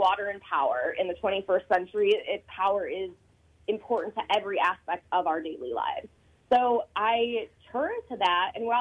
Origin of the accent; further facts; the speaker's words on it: Cleveland, Ohio, United States; So I'm born and raised in Cleveland, Ohio, which is very commonly known as a Rust Belt city, very coal and oil centric.